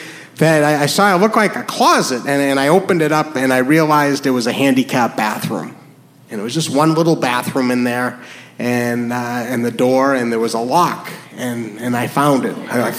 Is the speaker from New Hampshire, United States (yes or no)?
yes; New Hampshire, United States; So I am from New Hampshire, and growing up, I had a problem